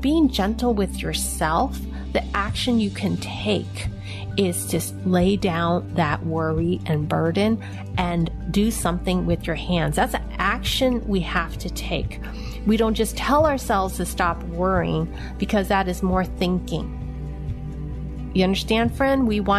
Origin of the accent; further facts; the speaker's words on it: San Francisco, California, United States; born there; I was born in San Francisco, Chinatown. My mother was a mail order bride from Hong Kong, and she was 17 when she came to America, and she had me when she was 18 years old.